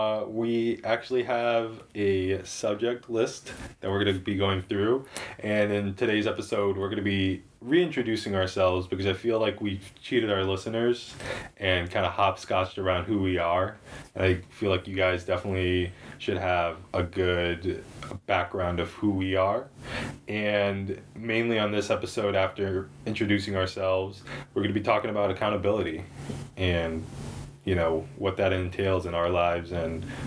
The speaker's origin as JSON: {"language": "English", "region": "Connecticut", "country": "United States", "tie": "born or raised there", "also_born_or_lived": "New York", "said": "And I was born in New York, Manhattan City Hospital, and lived there up until I was 5, where my parents moved to Connecticut. That's where I pretty much was raised from my adolescence up until I graduated high school."}